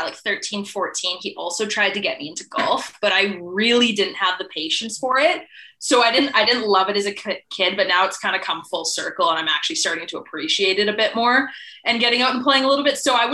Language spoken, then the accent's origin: English; Winnipeg, Manitoba, Canada; Well, pretty standard for growing up in Winnipeg, I think.